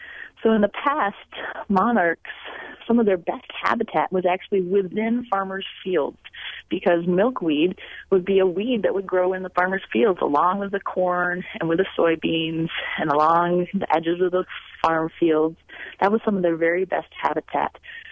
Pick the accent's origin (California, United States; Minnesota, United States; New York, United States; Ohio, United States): Minnesota, United States; You know, I know when I was a child, I grew up in Minnesota